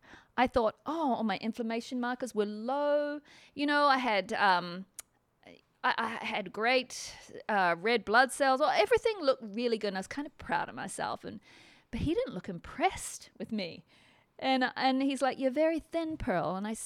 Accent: Australia; It was really sad when I was in school growing up in Australia

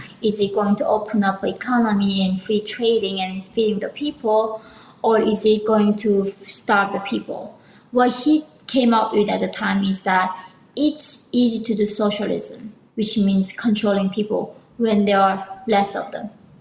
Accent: North Korea; Yeah, so I was born in North Korea in 1993 when I was growing up there.

